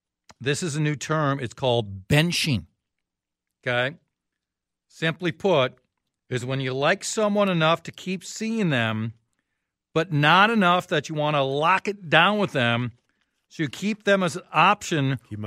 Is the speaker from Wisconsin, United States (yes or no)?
yes; Oconomowoc, Wisconsin, United States; I'm from Oconomowoc. Also known as the 5-0 town.